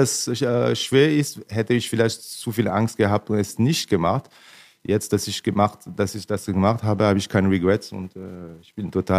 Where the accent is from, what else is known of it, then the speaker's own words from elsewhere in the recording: Grand Est, France; German is a second language; now in Roquemaure, France; Ich komme ursprünglich aus der Elsass.